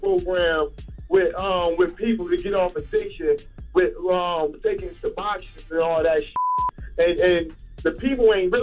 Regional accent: New Jersey, United States; I always listen to y'all, bro. I'm from North New Jersey.

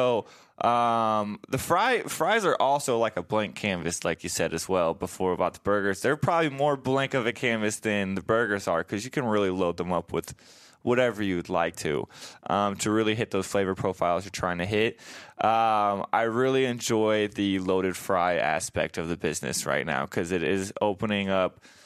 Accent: Omaha, Nebraska, United States; I mean, I grew up in Omaha. I love Omaha. It's a great town. It's a little big town, 100%.

